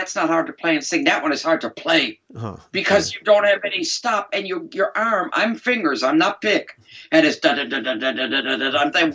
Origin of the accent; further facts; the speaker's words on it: Detroit, Michigan, United States; now in United Kingdom; I've been here for a long time, but I am the girl from Detroit City in the UK.